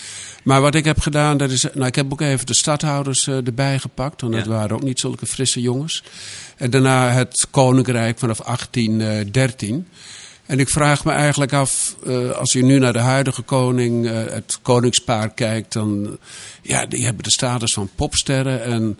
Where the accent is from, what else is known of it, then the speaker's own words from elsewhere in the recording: Netherlands; Waarop wij als Nederlander trots kunnen zijn.